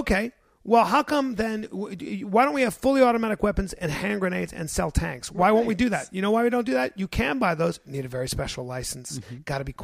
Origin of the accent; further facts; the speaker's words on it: United States; I'm a libertarian. I'm an American.